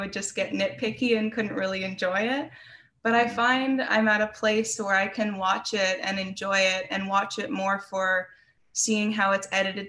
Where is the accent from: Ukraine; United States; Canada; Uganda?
Canada; British Columbia; I'm from BC. I grew up an hour outside of Vancouver, but now I live in Vancouver.